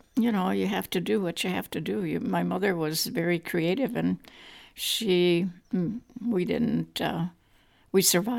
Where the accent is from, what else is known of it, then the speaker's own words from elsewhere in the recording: Gorlice, Lesser Poland, Poland; Yeah, I grew up in Poland, and that was like 1935, and lived there until 1947. Ours was a village about a few miles from the middle, from the downtown, you could say, Gorlice. That was my hometown.